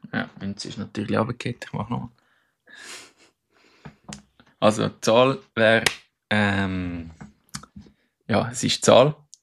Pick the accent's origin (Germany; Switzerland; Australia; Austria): Switzerland; Also gerade ich, wie ich aufgewachsen bin in der Schweiz und wie ich jetzt lebe